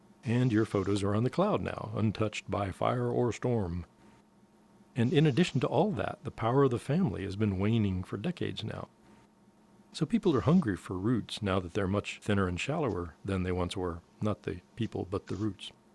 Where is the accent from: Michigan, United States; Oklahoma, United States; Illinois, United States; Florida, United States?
Florida, United States; Miami; also born or lived in Fort Pierce; I'm from South Florida, Miami, and later on Fort Pierce, farther up the Atlantic coast.